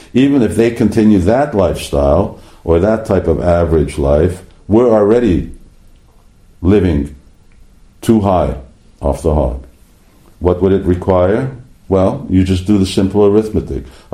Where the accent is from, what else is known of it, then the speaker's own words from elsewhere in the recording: Canada; I grew up in Canada, and I grew up 60 years ago, when I first came to Canada, and I lived there as a young boy